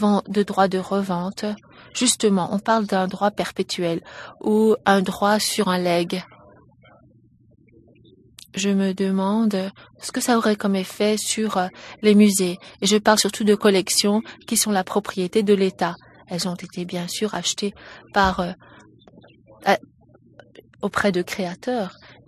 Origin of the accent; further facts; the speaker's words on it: Canada; en tant que Canadien, comment puis-je protéger quelque chose qui est fondamentalement canadien